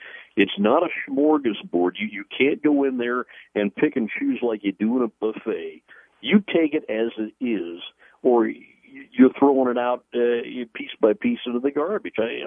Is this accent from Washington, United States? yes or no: yes; Washington, United States; I grew up out here in Washington State when Scoop Jackson and Warren Magnuson were our senators out here.